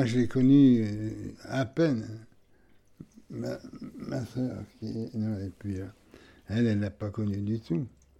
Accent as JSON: {"language": "French", "town": "Landreville", "region": "Grand Est", "country": "France", "tie": "born there", "said": "Je suis né à Landreville, en 1930."}